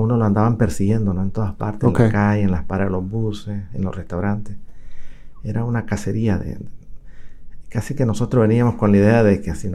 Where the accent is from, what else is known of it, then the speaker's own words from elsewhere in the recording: La Unión, El Salvador; now in Washington, United States; De la parte oriental de La Unión. Me vine por circunstancias de la guerra y las faltas de oportunidades en nuestro país.